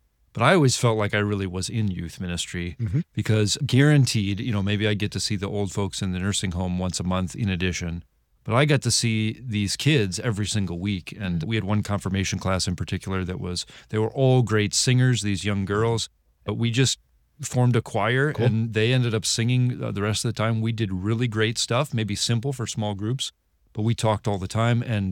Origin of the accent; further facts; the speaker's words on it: Detroit, Michigan, United States; also born or lived in North Dakota; I'm from Metro Detroit originally. So, you know, big Lutheran territory, right. You know, suburbs and city nearby. And we went to North Dakota. I lived in a town of 40 people.